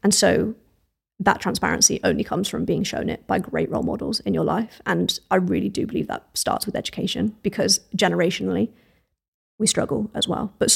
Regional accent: United Kingdom; We as British people do not talk about numbers. We don't talk about finances.

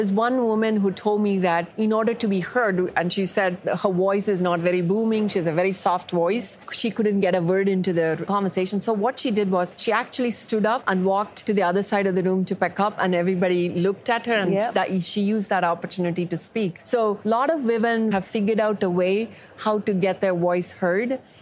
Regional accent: India; accent: Indian; My children still seem to think I have a little bit of an Indian accent.

